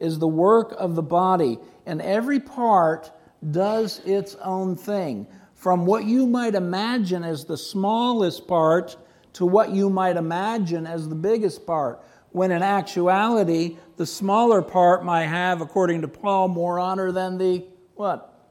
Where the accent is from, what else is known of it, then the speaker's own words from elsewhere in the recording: the South, United States; I was raised in the South, and when I got saved, the big thing going was the church softball league